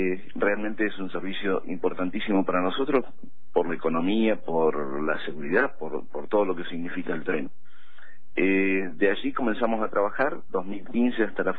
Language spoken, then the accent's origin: Spanish; Villa Regina, Río Negro, Argentina; yo soy de Villa Regina